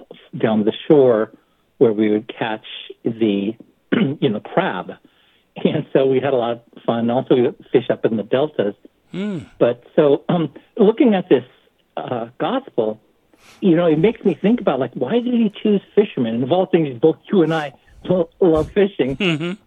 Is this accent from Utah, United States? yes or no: no; San Francisco, California, United States; Out when I grew up in San Francisco. I used to fish underneath the Golden Gate Bridge, of all things.